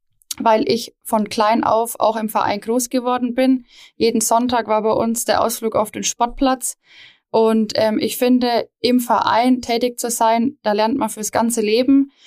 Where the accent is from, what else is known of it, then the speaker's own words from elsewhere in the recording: Weichtungen, Bavaria, Germany; Ich bin in Weichtungen groß geworden. Mein Opa hat die DJK Weichtungen gegründet. Von daher, mein Herz schlägt für Weichtungen. Mein Papa, Abteilungsleiter Fußball früher, mein Bruder jetzt. Wir sind in Weichtungen verwurzelt.